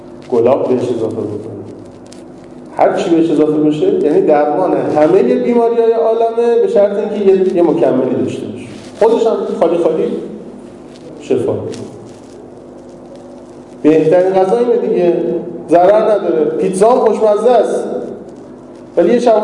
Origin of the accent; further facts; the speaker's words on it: Tehran, Tehran Province, Iran; ما خودم تهرانیم، طلبه تهرانیم، متولد تهرانیم، بچه تهرانیم